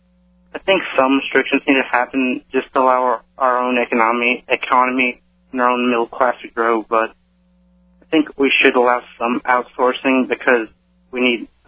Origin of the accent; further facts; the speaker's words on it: Lake Charles, Louisiana, United States; born there; I was born in Lake Charles. I was born in the United States.